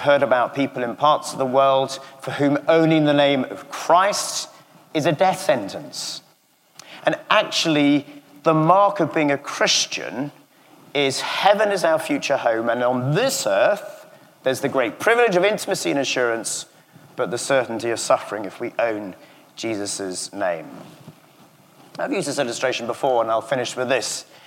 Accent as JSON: {"language": "English", "region": "England", "country": "United Kingdom", "accent": "English", "said": "I would find that my English accent would be accentuated whenever I was amongst people."}